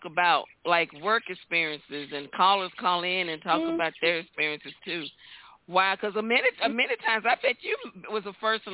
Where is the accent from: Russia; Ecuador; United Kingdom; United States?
United States; Mississippi; they were asking me about my experiences growing up in Mississippi.